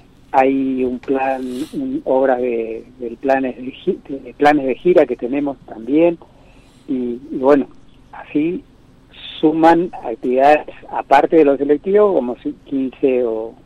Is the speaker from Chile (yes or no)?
no; Colonia Carlos Pellegrini, Corrientes, Argentina; Yo soy de Colonias Carlos Pellegrín.